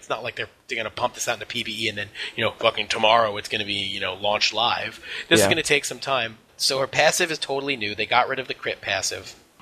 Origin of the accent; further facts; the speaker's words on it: United States; I'm okay with the amount of champions that we have, but I'm an American. I want more.